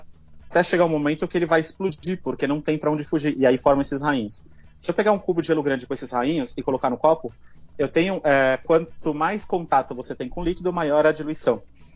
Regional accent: Spain; Eu cresci na Espanha, tá ligado? Então também muita palavra espanhola.

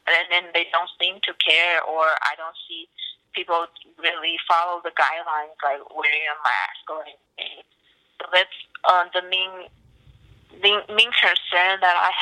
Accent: China; English is a second language; now in United States; So I wasn't really surprised or really like panic and stuff, and I'm from China.

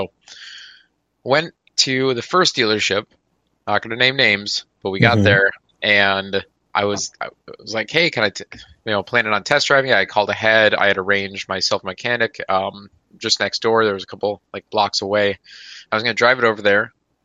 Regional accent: Michigan, United States; moved away as an adult; now in California, United States; I grew up in Michigan there. I went to my, all primary school, was born there. And then once I graduated, I got a job out in California.

